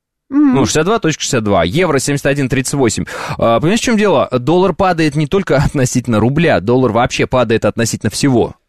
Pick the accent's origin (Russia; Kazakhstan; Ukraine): Kazakhstan; born there; Конечно, но я же родился в Казахстане.